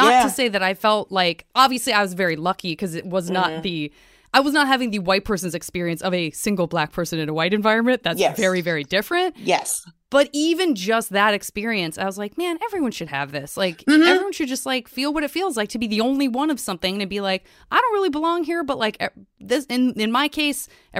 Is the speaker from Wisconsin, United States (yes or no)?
no; Arizona, United States; I'm from Arizona, which is like I'm from Southern Arizona, which is like predominantly, Latino Latinas, and then white people